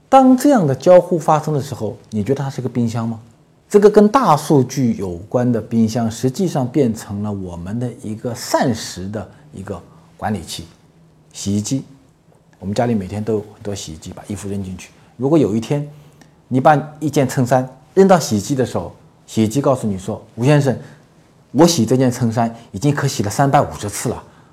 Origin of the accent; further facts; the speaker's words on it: Hangzhou, Zhejiang, China; 因为我是个杭州人，我杭州地区800多万人